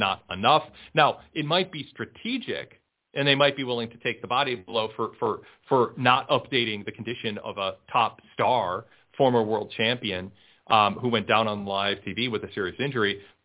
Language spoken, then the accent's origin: English; the South, United States; The sad part is I'm 37 and from the South. I'm the target demo for him.